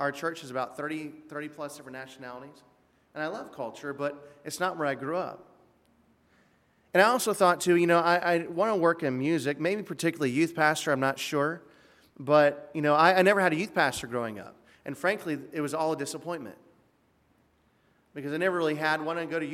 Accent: Midwest, United States; now in South Florida, United States; But I grew up in the Midwest. I moved 10 places before college. And when I came here to South Florida, I came to intern in South Florida.

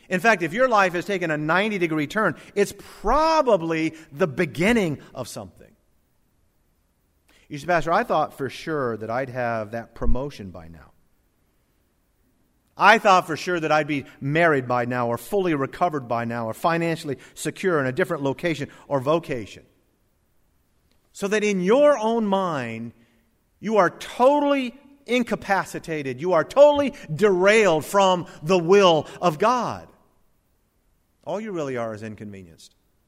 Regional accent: Satellite Beach, Florida, United States; I grew up in South Florida, as most of you know, graduated Martin County High School, but even in grade school, I lived in Satellite Beach.

